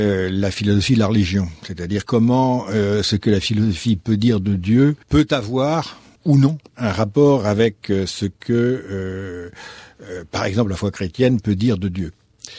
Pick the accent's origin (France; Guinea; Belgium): France; quand on est français